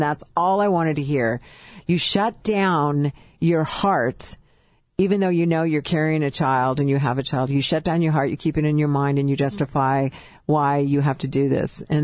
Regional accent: California, United States; now in Moore, United States; I'm all the way in Oklahoma, and I'm from California. In Moore, Oklahoma

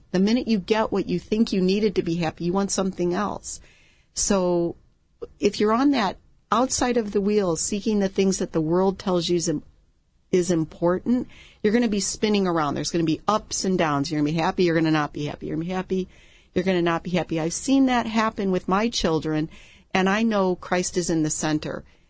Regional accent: Chicago, Illinois, United States; I'm from Chicago where it's cold and snowy

